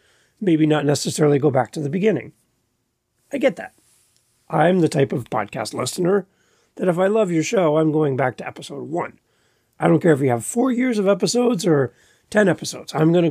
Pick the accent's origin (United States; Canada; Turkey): Canada; We have the American Idol, which is very American, and I'm Canadian, so American Idol, and The Voice.